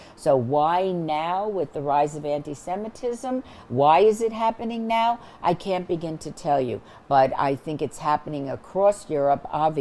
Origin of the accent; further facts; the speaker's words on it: Las Vegas, Nevada, United States; When I was growing up in Las Vegas, I was very active in the Jewish youth groups.